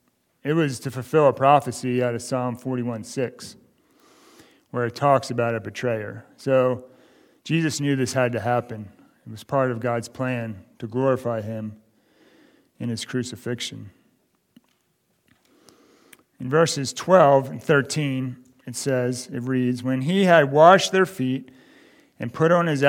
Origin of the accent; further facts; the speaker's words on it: Maryland, United States; I got saved in Coos Bay, Oregon, then moved back to my hometown in Maryland, and I attended this Bible study